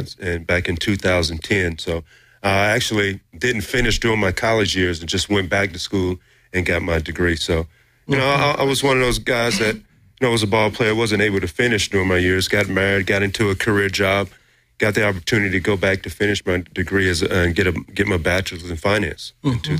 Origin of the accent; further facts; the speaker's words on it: Georgia, United States; also born or lived in Alabama; I'm here visiting from Georgia via Alabama